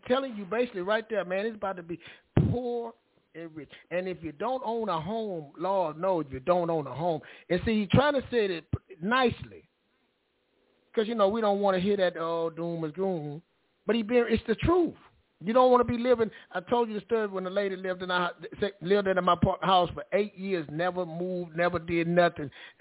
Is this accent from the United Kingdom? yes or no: no; the South, United States; also born or lived in Texas; Like you said, I'm from the South. I grew up in a house. I grew up in my home.